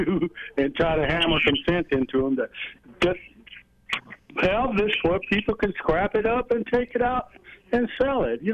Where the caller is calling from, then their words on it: Kansas City, Missouri, United States; I'm calling from like Midtown, Kansas City.